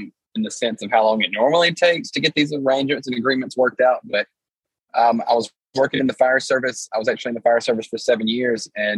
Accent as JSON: {"language": "English", "region": "Alabama", "country": "United States", "tie": "born or raised there", "said": "They would play and sing at local parties and just things like that back in my home state of Alabama."}